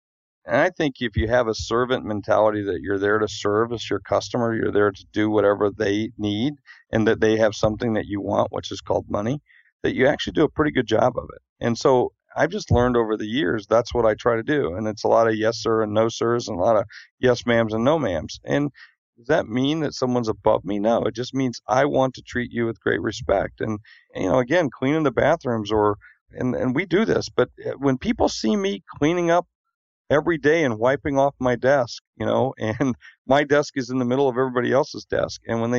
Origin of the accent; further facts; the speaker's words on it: South Dakota, United States; I came from South Dakota, and there were a lot of people that were around me that you know, thought, well, importing or exporting is something we do to Iowa.